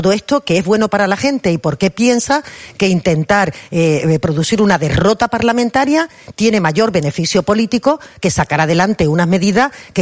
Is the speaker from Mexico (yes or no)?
no; Andalusia, Spain; celebrar nuestra convivencia como andaluces